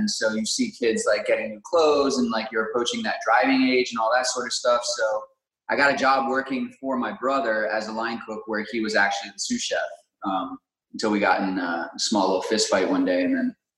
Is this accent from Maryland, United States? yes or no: yes; Frederick, Maryland, United States; now in Los Angeles, United States; I grew up in a town called Frederick, Maryland, which is like 40 miles north of Washington, D.C. I've been in L.A. now for, it'll be 12 years this month.